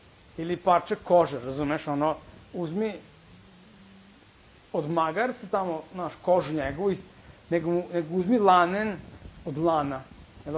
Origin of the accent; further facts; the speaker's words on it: Serbia; Kod nas u Srbiji, znaš, ima šta je bitno, znaš, kad se oblačiš.